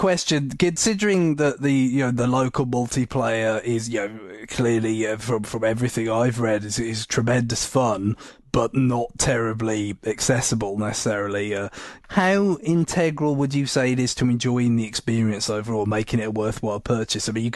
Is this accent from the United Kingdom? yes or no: yes; United Kingdom; You know, I'm British and I know about self-deprecation.